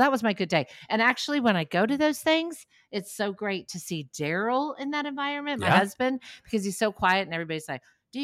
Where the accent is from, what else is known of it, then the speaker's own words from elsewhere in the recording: Ohio, United States; I'm from Ohio's Amish country.